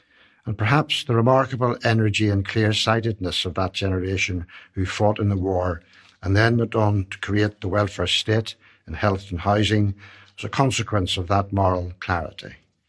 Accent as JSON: {"language": "English", "town": "Belfast", "region": "Northern Ireland", "country": "United Kingdom", "tie": "born or raised there", "said": "I grew up in Belfast in a housing estate which included a long terrace for disabled ex-servicemen."}